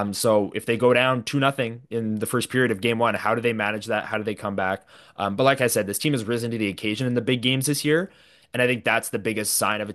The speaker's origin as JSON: {"language": "English", "country": "Canada", "said": "as a Canadian hockey fan, like that was such an awesome night."}